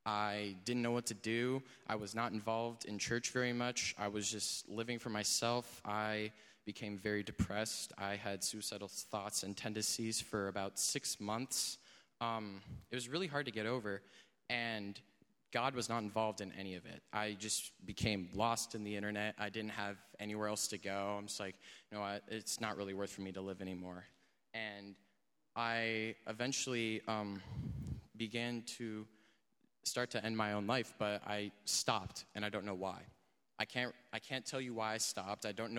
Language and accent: English; Columbus, Ohio, United States; I'm from Columbus, Ohio